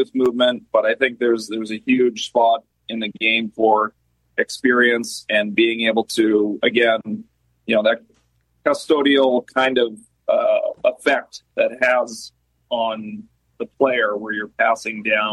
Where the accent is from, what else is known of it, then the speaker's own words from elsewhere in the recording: Milton, Massachusetts, United States; So I grew up in Milton, Massachusetts.